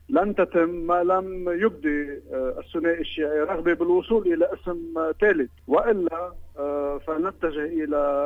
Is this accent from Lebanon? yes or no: yes; Lebanon; نحن كلبنانيين